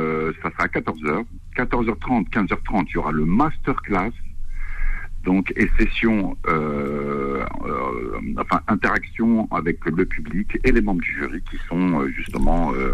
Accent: Mantes, Île-de-France, France; Alors, effectivement, Cannes, on va dire que de chez nous, à Mantes, pour beaucoup de jeunes réalisateurs, ça paraît inaccessible.

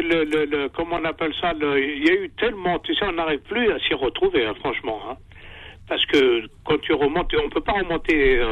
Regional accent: Kabylie, Algeria; Et moi, je suis de Benny Wallis.

